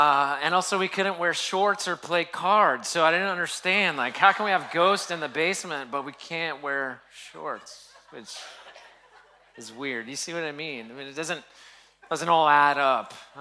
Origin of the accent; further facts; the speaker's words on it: the South, United States; I grew up in Southern Baptist, what I'm going to call traditional Southern Baptist churches in the South.